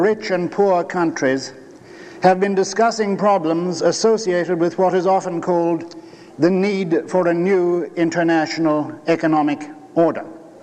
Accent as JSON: {"language": "English", "town": "Dublin", "region": "Leinster", "country": "Ireland", "said": "I come from Dublin, and I must say, you couldn't get an audience this size in a lecture hall in Dublin on a Saturday night."}